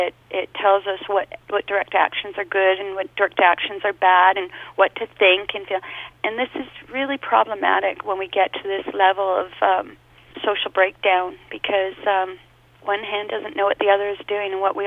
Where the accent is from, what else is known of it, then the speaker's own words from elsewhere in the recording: Port Coquitlam, British Columbia, Canada; when I was growing up in Port Coquitlam